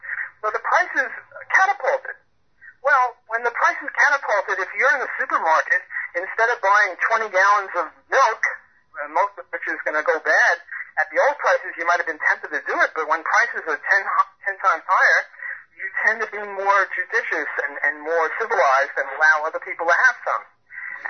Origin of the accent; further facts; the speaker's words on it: New Orleans, Louisiana, United States; I'm from New Orleans. I'm a professor at Loyola University in New Orleans.